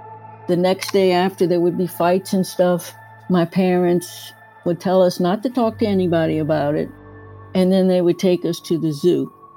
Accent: Louisiana, United States; I grew up in Louisiana, right outside of New Orleans. I'm a Cajun.

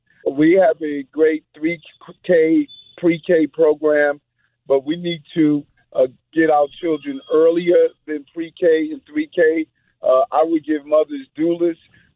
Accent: Queens, New York, United States; also born or lived in Brownsville; Growing up, born in Brownsville, growing up in South Jamaica, Queens, I had an unfortunate encounter with police officers.

